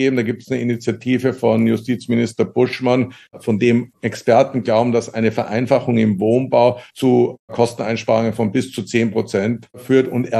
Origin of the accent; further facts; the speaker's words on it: Vienna, Austria; Bei uns in Wien sind das die berühmten Zinshäuser, die auch nach 150 Jahren noch immer ihre Berechtigung haben und ihre Bewohner finden.